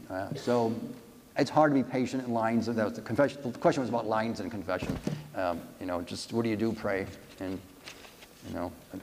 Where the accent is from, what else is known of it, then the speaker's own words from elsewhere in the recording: Chicago, Illinois, United States; now in California, United States; If you can, we live in California. I grew up in Chicago. It's impossible in the middle of winter to take your baby out.